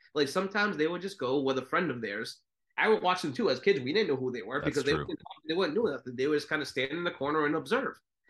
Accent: Massachusetts, United States; which I'm from Massachusetts.

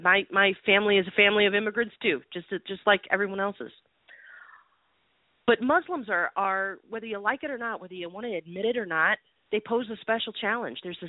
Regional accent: United States; and I'm an American, and I have the right to say it.

